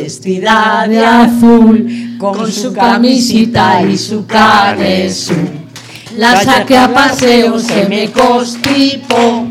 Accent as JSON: {"language": "Spanish", "region": "Castile and León", "country": "Spain", "tie": "born or raised there", "said": "yo no soy de aquí, y en mi pueblo, en Malbona de Duero"}